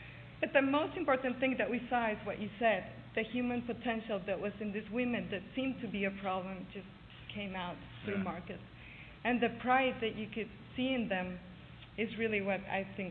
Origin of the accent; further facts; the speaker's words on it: Guatemala; I'm from Guatemala.